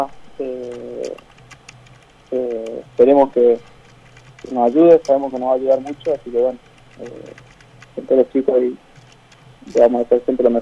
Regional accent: Jujuy, Argentina; salimos de acá, somos de acá de Jujuy

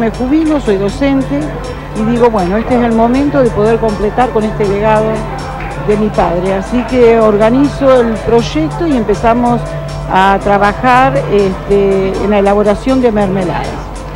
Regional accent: Río Colorado, Río Negro, Argentina; Nosotros somos de Río Colorado, hijos de productores, mi marido ganadero y nosotros de mi familia dedicados a la fruticultura.

